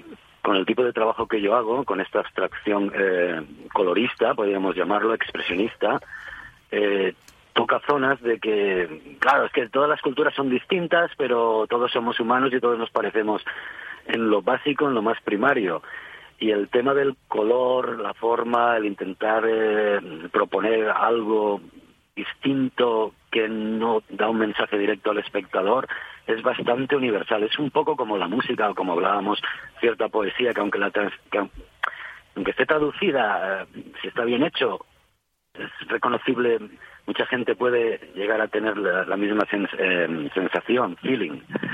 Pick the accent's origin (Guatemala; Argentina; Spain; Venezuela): Spain; Vila-real, Valencian Community; pero ya aquí en Castellón o en Villarreal, de donde yo soy, hace ya 10 años que no venía.